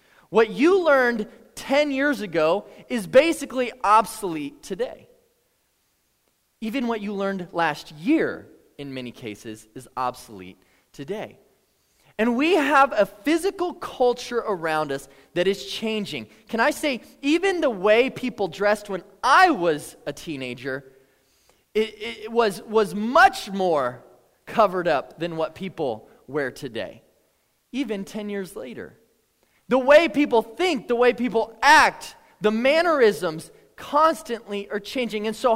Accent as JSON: {"language": "English", "region": "New Mexico", "country": "United States", "tie": "born or raised there", "moved": "as an adult", "lives_now": "Texas", "said": "I was born and raised in New Mexico for 21 years, and even coming to Texas, a state over, very different, okay?"}